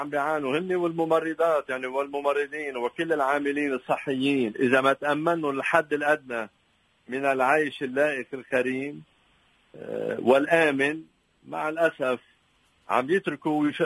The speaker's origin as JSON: {"language": "Arabic", "country": "Lebanon", "said": "عندنا بلبنان مثلا في مؤسسات خاصة بأكثريتها عم تهتم بهالأطفال هودي"}